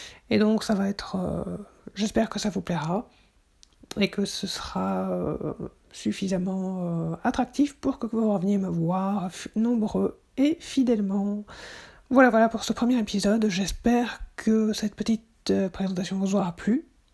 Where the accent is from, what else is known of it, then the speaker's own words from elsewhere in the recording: Belgium; je suis belge, francophone. Je suis né en 1988 et je suis non-voyant depuis ma naissance.